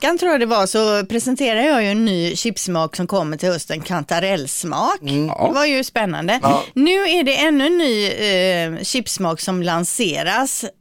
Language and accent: Swedish; Kalmar, Kalmar County, Sweden; Kalmar, jag kommer från Kalmar också.